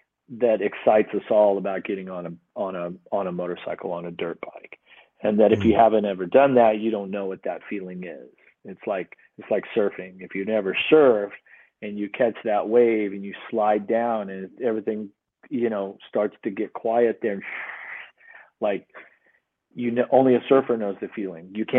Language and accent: English; Midwest, United States; also born or lived in Kansas / Missouri; And back in the Midwest, where I grew up in Kansas and Missouri